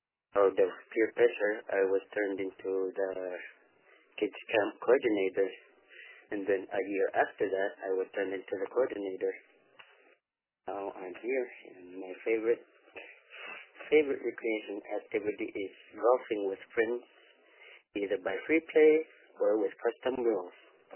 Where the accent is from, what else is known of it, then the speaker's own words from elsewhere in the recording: Iqaluit, Nunavut, Canada; I am from Iqaluit, Nunavut, and I am 22 years old.